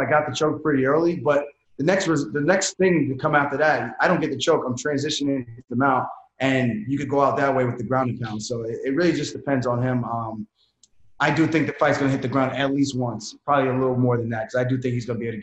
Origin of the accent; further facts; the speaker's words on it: New York, United States; You know, I'm from Long Island.